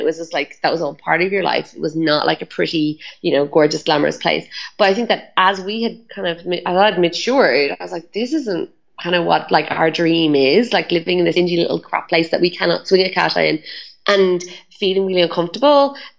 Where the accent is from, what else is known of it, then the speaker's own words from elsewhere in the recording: Ireland; like I'm Irish, so it's cold usually.